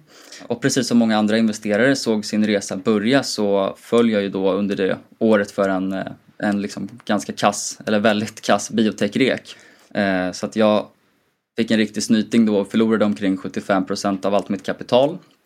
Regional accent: Gotland, Sweden; jag är 26 år gammal, jag kommer från Gotland

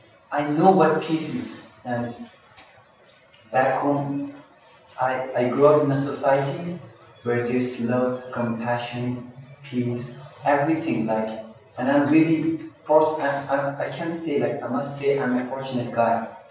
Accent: India; Again, I'm from Tibet. I grew up in India, I was born in India.

